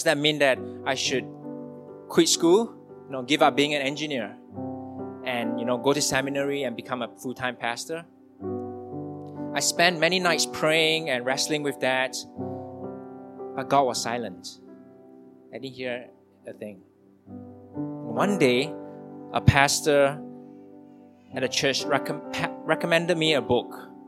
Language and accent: English; Singapore; I was born and raised in Singapore.